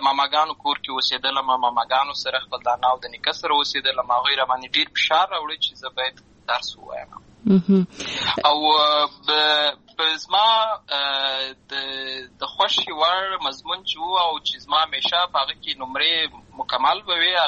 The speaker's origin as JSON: {"language": "Pashto", "town": "Lashkar Gah", "region": "Helmand", "country": "Afghanistan", "tie": "born or raised there", "said": "زه په اصل کې د اروزګان ولایت یم، اما زه په هلمند ولایت لشکرګاه کې پیدا شوی یم، امالته لوی شوی یم، امالته مې ښوونځی لوستی دی،"}